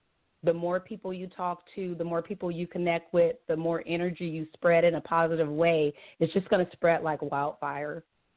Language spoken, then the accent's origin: English; Oakland, California, United States; from Oakland, California.